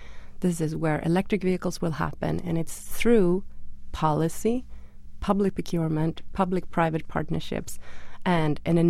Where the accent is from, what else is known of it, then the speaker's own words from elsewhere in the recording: Sweden; now in Boston, United States; I'm originally from Sweden. I live here in Boston.